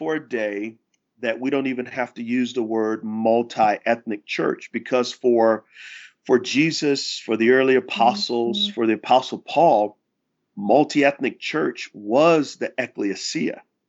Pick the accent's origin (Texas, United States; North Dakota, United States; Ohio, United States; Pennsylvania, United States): Texas, United States; San Antonio; I was from San Antonio, Texas. I was unchurched.